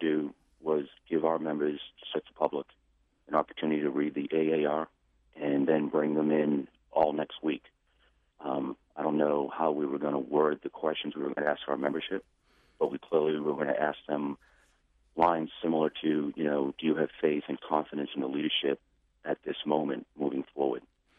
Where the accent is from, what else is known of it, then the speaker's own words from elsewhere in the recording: Boston, Massachusetts, United States; now in Baltimore, United States; who have lived in the city since I came down here from Boston.